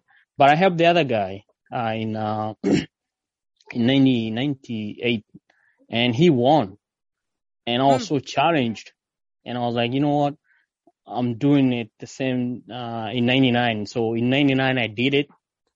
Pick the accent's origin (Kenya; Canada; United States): Kenya; Thika, Kiambu County; moved away; I was born in Kenya, mm-hmm. In central, a place called Manu, mm-hmm. In Thika, mm-hmm. and that's where I grew up before I migrated over here.